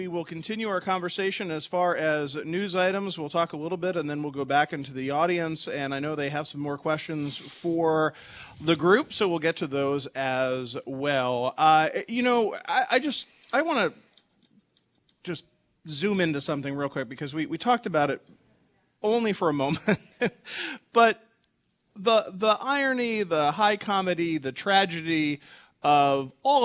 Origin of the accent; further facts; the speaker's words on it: South Dakota, United States; And I'm not even from South Dakota